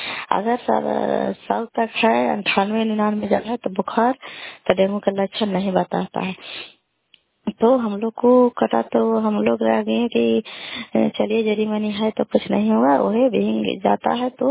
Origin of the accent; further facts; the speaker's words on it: Kalyanpur, Bihar, India; घर कल्याणपुर वाली वेलछी पंचायत प्रखंड चंडी जिला नालंदा का निवासी हूँ।